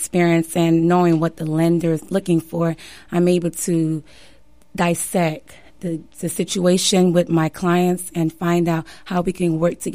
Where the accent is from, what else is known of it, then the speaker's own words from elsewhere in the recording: Florida, United States; Well, you know, I'm originally from Florida, but I came back home, basically.